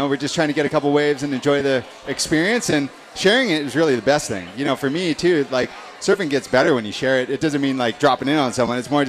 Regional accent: San Clemente, California, United States; Lower Trestles is dear to my heart, obviously growing up in San Clemente.

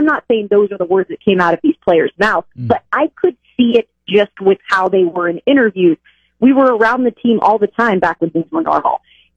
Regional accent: Washington, United States; I grew up in the Northwest, back in Washington State.

